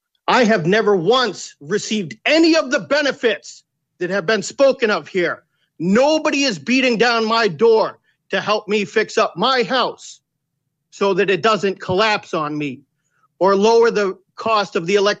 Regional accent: Massachusetts, United States; I'm born and raised on Cape Cod.

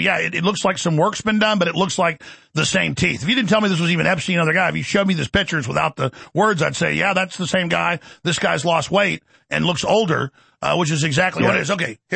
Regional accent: Dallas, Texas, United States; It was rough growing up in Dallas for a reason.

